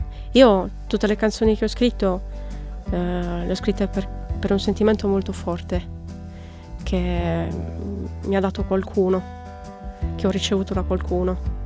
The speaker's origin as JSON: {"language": "Italian", "region": "Sardinia", "country": "Italy", "said": "la cosa bella, soprattutto della Sardegna, della mia terra"}